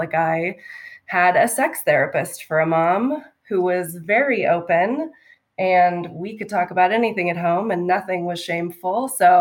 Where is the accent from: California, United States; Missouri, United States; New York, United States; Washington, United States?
Washington, United States; Seattle; Dr. Tina's daughter. Yeah, I grew up in Seattle, went to Seattle Pacific University, evangelical liberal arts college.